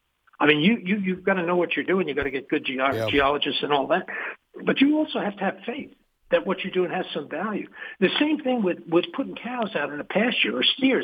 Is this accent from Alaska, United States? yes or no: no; New York, United States; I'm from New York originally, about 40 miles out on the North Shore of Long Island.